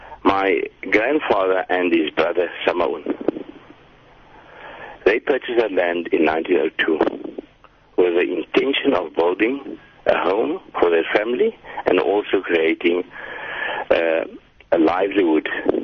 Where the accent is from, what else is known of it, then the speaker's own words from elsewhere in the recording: Constantia, Western Cape, South Africa; born there; I was born in Constantia in 1945.